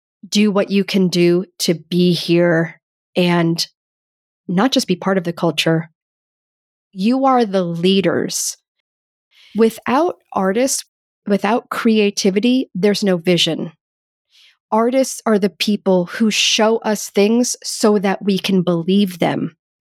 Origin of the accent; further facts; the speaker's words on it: United States; Growing up as an American, I think there is a constant, subtle, and sometimes not so subtle message that the arts are not important